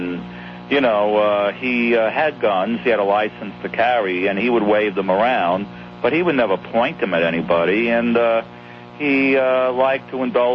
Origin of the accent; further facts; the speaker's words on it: Brooklyn, New York, United States; We came from the same neighborhood. He was from Brooklyn in the Bronx, and I was from Brooklyn, and they're from Queens.